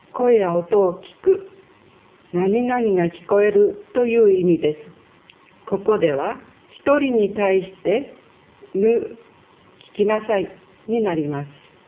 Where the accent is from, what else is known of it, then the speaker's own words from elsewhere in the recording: Shiranuka, Hokkaido, Japan; 今週も私の地元白ぬか町生活館からお送りいたします。